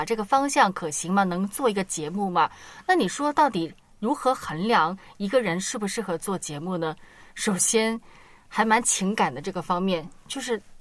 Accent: Hong Kong; first language Cantonese; Chinese is a second language; 但是呢我们由于母语呢是粤语，有的时候呢沟通方面呢有点问题

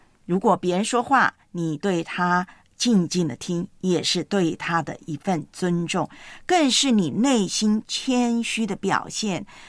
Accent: Taiwan; 我记得很多年前在我的老家台湾啊

